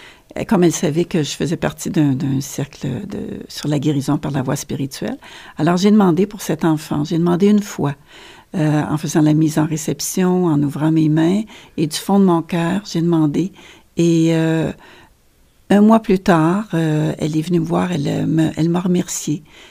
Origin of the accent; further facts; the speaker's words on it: Shawinigan, Quebec, Canada; also born or lived in Europe; Oui, je viens de Shawinigan, mais j'ai vécu en Europe quelques années